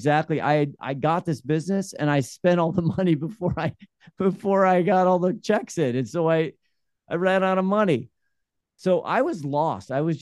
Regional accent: Cedar Rapids, Iowa, United States; but I had to move back. I grew up in Cedar Rapids, Iowa. I'd have to move back to Cedar Rapids, Iowa, which I, at the time, I wasn't interested in.

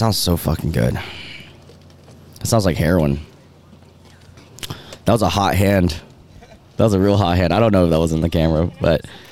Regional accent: Greensboro, North Carolina, United States; And I'm from Greensboro, so Greensboro doesn't really have like... We're like 3 hours from the beach, but 1 hour from a lake.

